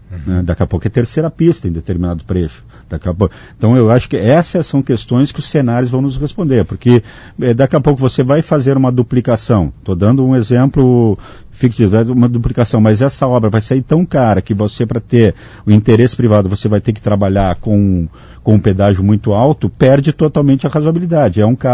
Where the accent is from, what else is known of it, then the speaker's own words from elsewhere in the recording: Pelotas, Rio Grande do Sul, Brazil; Eu sou de Pelotas.